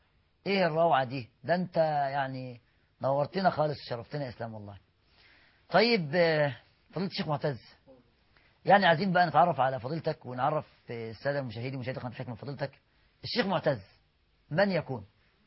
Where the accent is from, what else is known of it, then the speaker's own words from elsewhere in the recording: Beheira, Egypt; أنا ابن البحيرة خلي بالك